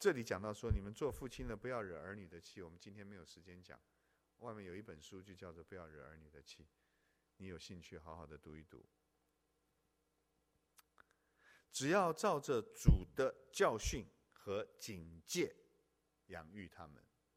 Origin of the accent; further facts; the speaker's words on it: China; 我们中国人有一个很根深蒂固的错误的观念